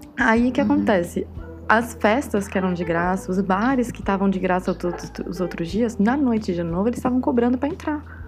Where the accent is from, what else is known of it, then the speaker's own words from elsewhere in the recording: Brazil; Eu sou brasileira, eu não sou daqui